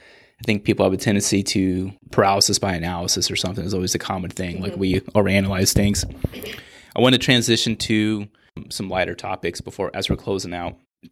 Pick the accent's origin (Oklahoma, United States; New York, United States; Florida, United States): Oklahoma, United States; And I'm from Oklahoma, so it's a very, very patriotic place, at least where I'm from.